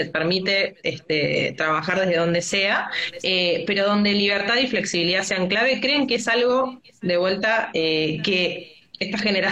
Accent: Argentina; Pero digo, también somos argentinas, ¿no?

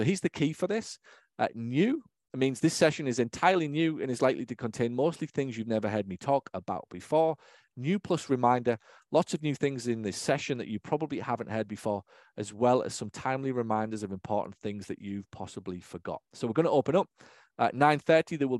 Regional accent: Hartlepool, North East England, United Kingdom; now in United States; where I take them next summer to London and Hartlepool, my hometown, and spend some time with them in England.

